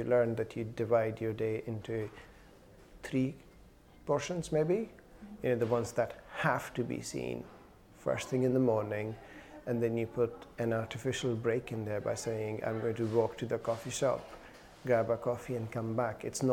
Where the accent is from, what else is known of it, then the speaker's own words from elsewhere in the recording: Pakistan; now in Scotland, United Kingdom; So I'm originally from Pakistan, and I came to Scotland about 19 years ago.